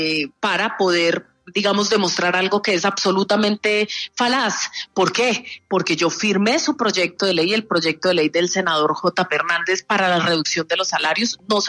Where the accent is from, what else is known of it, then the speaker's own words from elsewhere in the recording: Colombia; cuando somos los congresistas colombianos los que tenemos uno de los más altos salarios